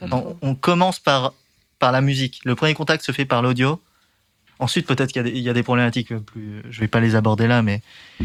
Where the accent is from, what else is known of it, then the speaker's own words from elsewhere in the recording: Dernancourt, Hauts-de-France, France; Mais Picardie. Donc, mon enfance, c'est en Picardie. Donc, les champs, les vaches, l'air frais.